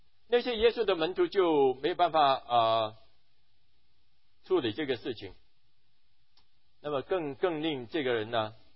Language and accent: Chinese; Zhongshan, Guangdong, China; 因为我是中山人啊，很荣幸啊